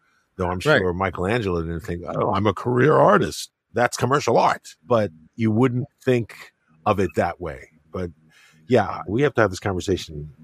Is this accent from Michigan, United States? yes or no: no; Queens Village, New York, United States; I'm from Queens. I grew up in Queens Village, dude. Queens Village.